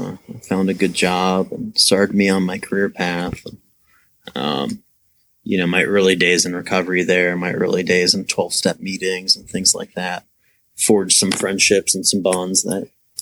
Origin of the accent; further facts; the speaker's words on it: Youngstown, Ohio, United States; I grew up in beautiful Youngstown, Ohio.